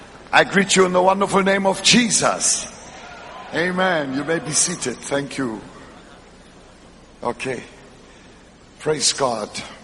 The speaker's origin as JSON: {"language": "English", "region": "Hamburg", "country": "Germany", "tie": "born or raised there", "also_born_or_lived": "Frankfurt", "said": "I grew up in Hamburg and later on I lived in Frankfurt, but I'm neither a Hamburger nor a Frankfurter."}